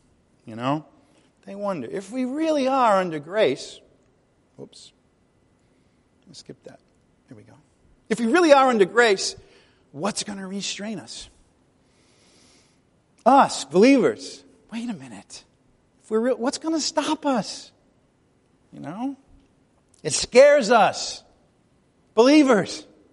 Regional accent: Ireland; I'm Irish. I get it.

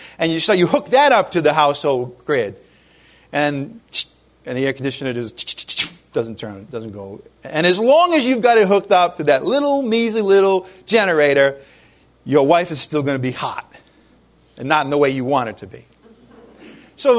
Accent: New England, United States; born there; I'm a New Englander by birth. Yeah, my accent may be going away little by little, but it's probably still there.

